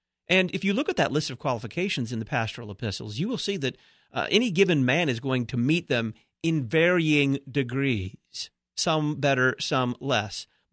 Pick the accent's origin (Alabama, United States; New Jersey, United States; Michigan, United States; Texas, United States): Texas, United States; Dallas; Thanks to Faith Lutheran Church in Plano, Texas, not too far from where I grew up in Dallas.